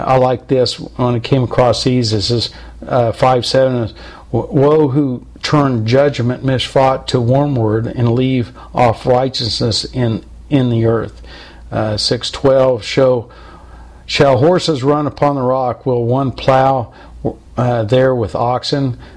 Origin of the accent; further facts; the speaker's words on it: Topeka, Kansas, United States; I'm from Topeka, Kansas, and many people heard of Westside Baptist Church, where the Phelps' family is from